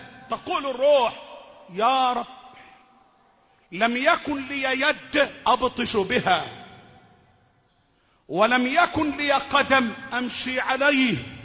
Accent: Egypt; اللهم احفظ بلدنا مصر

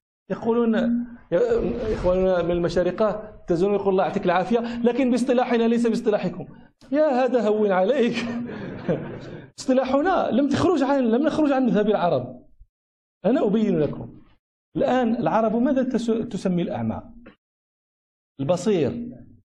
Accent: Morocco; هذا في دارجتنا المغربية، لا نقول مقبرة نقول الروضة

